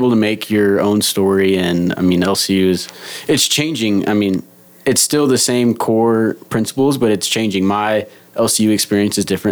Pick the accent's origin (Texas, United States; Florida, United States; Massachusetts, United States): Texas, United States; Lubbock; I'm from Lubbock, so I didn't move too far into the dorms my freshman year.